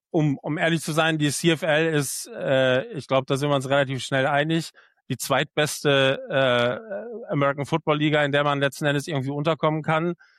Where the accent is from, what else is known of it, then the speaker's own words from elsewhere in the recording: Germany; Das ist als Deutscher muss man das ja hören oder will man das ja hören